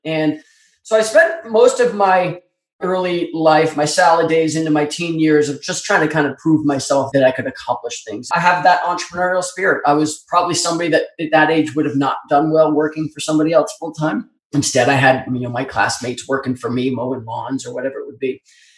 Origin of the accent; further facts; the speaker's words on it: Philadelphia, Pennsylvania, United States; I'm from Philadelphia. I had a really good metabolism.